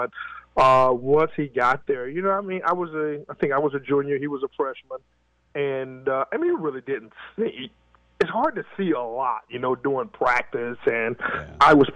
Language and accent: English; Houston, Texas, United States; I'm a guy from Houston, Texas. I've never been past, like, Iowa, you know. So I never went to the East Coast.